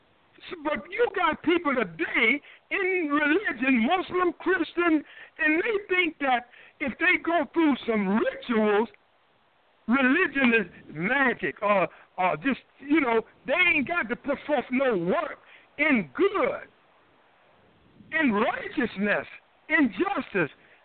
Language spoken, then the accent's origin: English; Southern United States, United States; I ain't never seen, when I was raised in the South, an apple tree bearing no peaches.